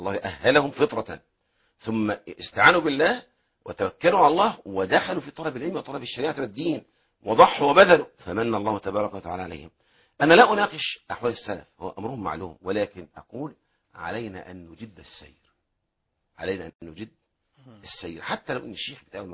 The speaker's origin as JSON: {"language": "Arabic", "country": "Egypt", "said": "عندنا في الريف المصري"}